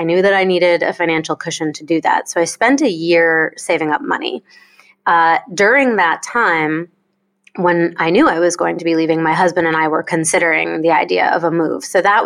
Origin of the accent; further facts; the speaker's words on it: South Berwick, Maine, United States; I am from the state of Maine in New England in the United States. I grew up in a little town called South Berwick, Maine.